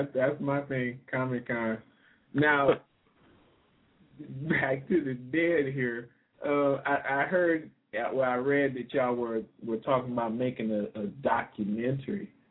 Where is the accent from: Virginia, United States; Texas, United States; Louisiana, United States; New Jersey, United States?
Louisiana, United States; New Orleans; I'm from New Orleans, so I understand that, and that the whole voodoo history and all that, that is really big down there.